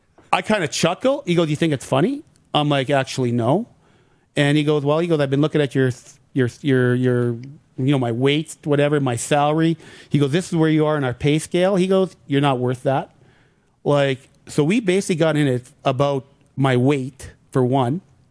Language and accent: English; St. Louis, Saskatchewan, Canada; all the way back from my hometown of St. Louis, Saskatchewan